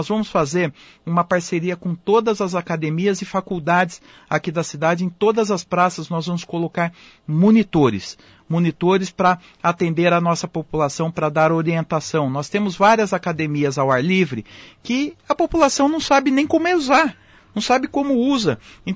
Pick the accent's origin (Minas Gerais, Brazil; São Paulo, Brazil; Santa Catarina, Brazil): São Paulo, Brazil; Campinas; é nascido em Campinas, vim do Parque Universitário, sempre estudei em escola pública.